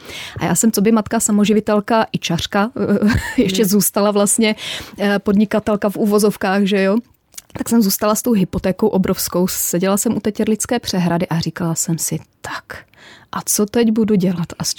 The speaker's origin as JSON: {"language": "Czech", "town": "Stanislavice", "region": "Moravian-Silesian Region", "country": "Czechia", "said": "Já jsem původem ze Stanislavic u Českého Těšína"}